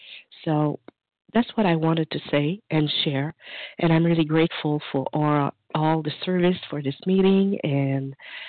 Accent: Montreal, Quebec, Canada; I'm from Montreal, Canada.

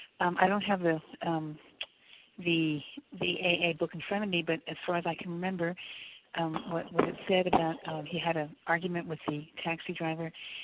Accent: Beit Shemesh, Jerusalem District, Israel; from Israel, Beit Shemesh.

